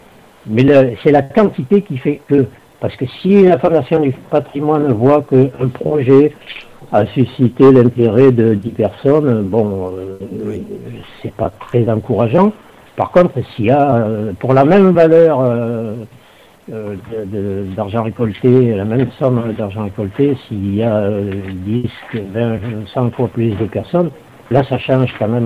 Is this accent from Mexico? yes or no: no; Nouvelle-Aquitaine, France; mais dans cette partie du Périgord blanc, on est un peu déshérité